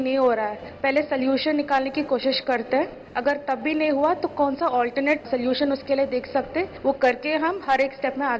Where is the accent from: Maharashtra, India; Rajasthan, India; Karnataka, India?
Karnataka, India; Bangalore; मैं बैंगलोर से हूँ